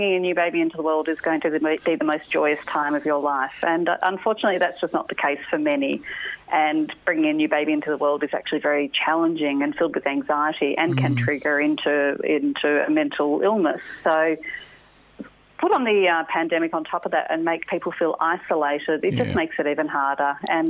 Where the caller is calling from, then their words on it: Melbourne, Victoria, Australia; I'm calling from Melbourne, so, you know, I'm in the heart of it.